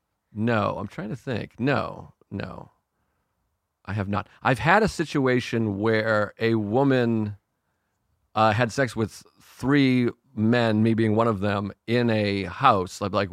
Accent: East Coast, United States; I'm from the East Coast, but the West Coast is the better coast.

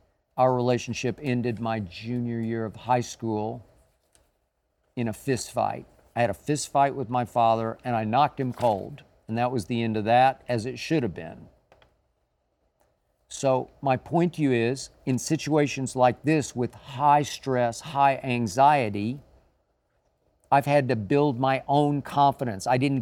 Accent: Oklahoma City, Oklahoma, United States; growing up in Oklahoma City. Broken home, both parents extremely alcoholic in very different ways.

